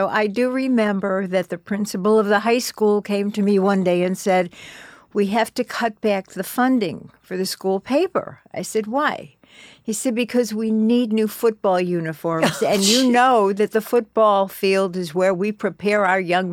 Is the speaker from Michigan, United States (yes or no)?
no; Chicago, Illinois, United States; I grew up in Chicago, and I went to public high schools in Chicago, and then I went to the University of Illinois.